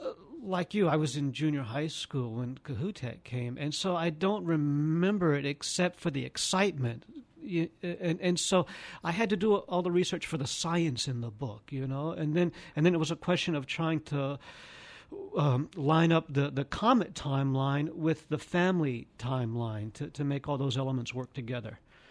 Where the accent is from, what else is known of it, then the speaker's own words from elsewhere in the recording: Jackson, Louisiana, United States; now in New Orleans, United States; I didn't know. I grew up in Jackson, Louisiana.